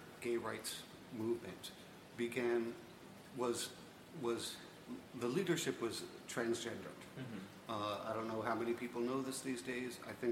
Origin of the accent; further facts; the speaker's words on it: New York, United States; there's a goddamn pervert. Because I'm from New York.